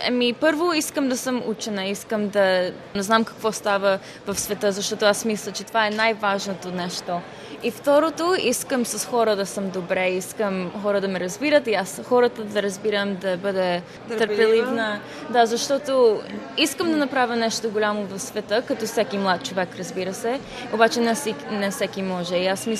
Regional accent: United States; когато израснах в Штатите, родителите ми и баба и дядо винаги ми казваха

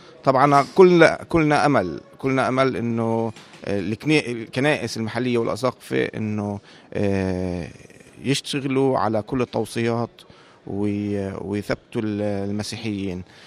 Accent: West Bank, Palestine; مش بس القدس وبيت لحم اللي انا جاي تقريبا منهم

